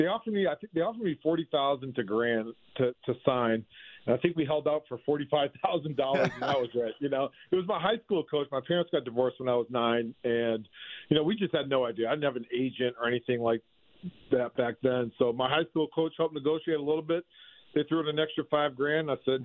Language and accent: English; Massachusetts, United States; I'm in this small little town growing up in Massachusetts, and I'm, you know, playing better than pretty much all of my competition